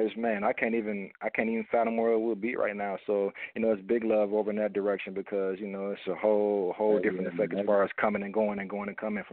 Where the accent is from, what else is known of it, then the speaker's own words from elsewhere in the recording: Milwaukee, Wisconsin, United States; I'm from Milwaukee, Wisconsin, Midwest.